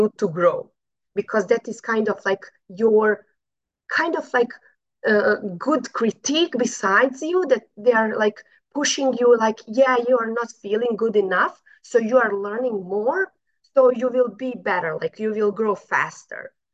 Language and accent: English; Bosnia & Herzegovina; English is a second language; I'm coming from Bosnia, so we have like there a lot of problems, but anxiety is not one of them.